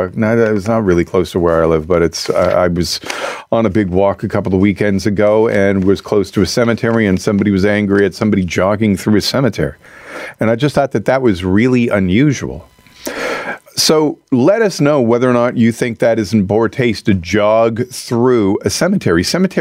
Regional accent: Montreal, Quebec, Canada; That was the slogan when I was growing up in Montreal.

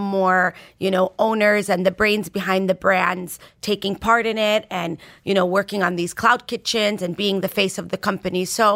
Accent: United States; like, where I grew up in the States, it's totally normal to walk into your local taqueria

